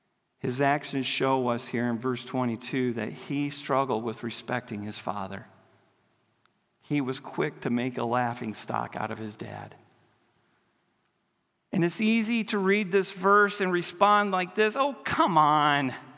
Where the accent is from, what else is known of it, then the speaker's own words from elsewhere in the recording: Iowa, United States; I grew up in Iowa. I worked on a farm.